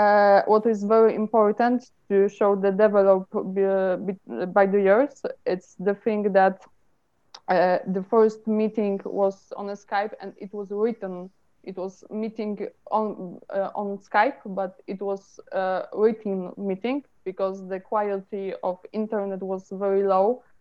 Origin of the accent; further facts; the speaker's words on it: Poland; English is a second language; I'm an addict from Poland.